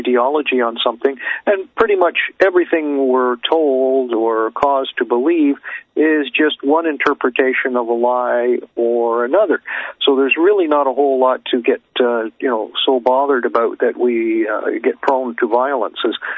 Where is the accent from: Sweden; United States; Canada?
Canada; Until the next time … from Canada, exposing the royal secret.